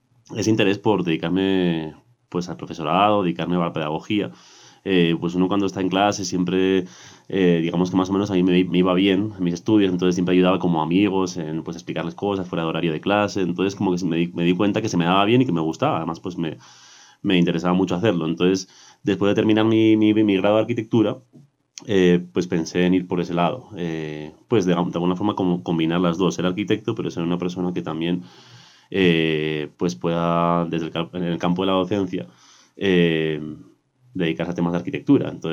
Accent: Basque Country, Spain; Yo vengo, pues soy español. Muchas veces digo País Vasco, lo que pasa es que a veces como que no se entiende y dicen que es otro país.

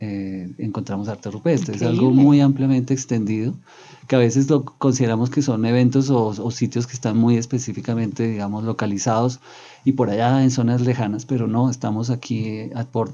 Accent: Bogotá, Colombia; Bueno, yo soy bogotano, soy diseñador gráfico de la Universidad Nacional y tengo una maestría en Patrimonio Cultural y Territorio de la Universidad Javeriana.

